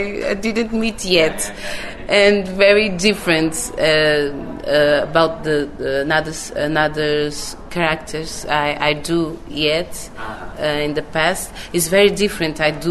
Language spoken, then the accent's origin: English; Portugal; first language Portuguese; English is a second language; and I'm from Portugal. It's very complex because the accent is very different for my mother language